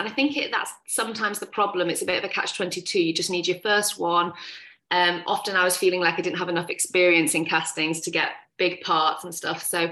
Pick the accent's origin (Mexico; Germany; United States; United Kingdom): United Kingdom; Manchester, North West England; also born or lived in London; I am an actress from Manchester originally.